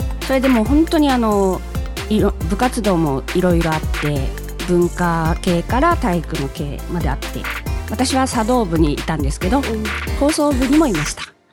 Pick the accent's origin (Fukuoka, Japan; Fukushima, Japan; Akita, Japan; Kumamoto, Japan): Kumamoto, Japan; Ushibuka; 私は牛深の二間町というところですね。牛高のすぐそばで、私も牛高の卒業生です。